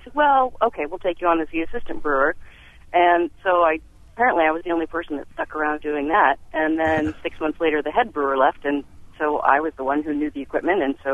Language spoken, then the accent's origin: English; California, United States; And then I grew up in California